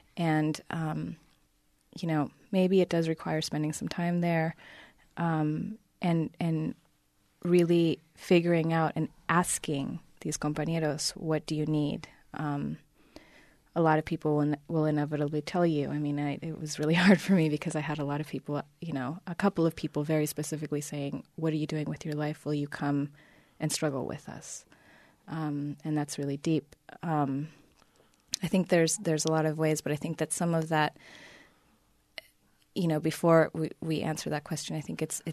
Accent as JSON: {"language": "English", "country": "Argentina", "second_language": "English", "said": "I'm from Argentina."}